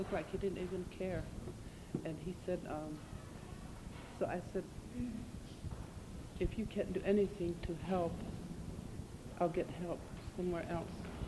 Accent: Anderson, United States; I'm from Anderson. And I'm not from Martin, but I have one daughter living there with two little children.

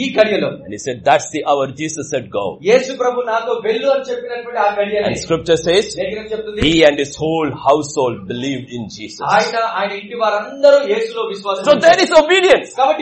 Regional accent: India; If you look at me, I am different. I am Indian.

